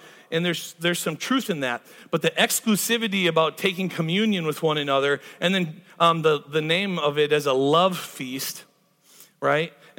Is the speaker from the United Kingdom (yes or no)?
no; Wisconsin, United States; now in Greenville, United States; When I first moved to Greenville, I said, hey, I'm from Wisconsin.